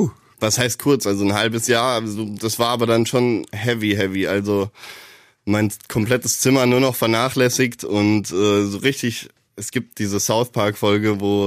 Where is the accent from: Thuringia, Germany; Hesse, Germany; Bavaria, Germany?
Bavaria, Germany; now in Munich, Germany; kleines Dorf. Wasserburg ist die Stadt. Also es war ein Dorf im Kreis Wasserburg quasi, wo ich aufgewachsen bin. Ist in der Nähe von München. Also ich wohne jetzt aktuell in München.